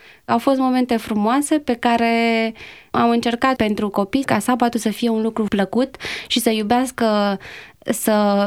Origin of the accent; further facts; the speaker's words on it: Bucharest, Romania; born there; M-am născut în București, într-o familie adventistă.